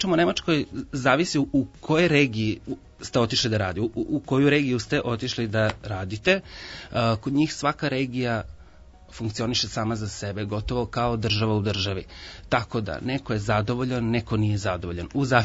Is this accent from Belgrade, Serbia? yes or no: no; Nadalj, Vojvodina, Serbia; now in Novi Sad, Serbia; Obožavam svoje detinjstvo u Nadalju, uopšte vojvođanska sela jako volim, tako da živim u Novom Sadu skoro 15 godina, ali rado se vraćam i vrlo često odlazim.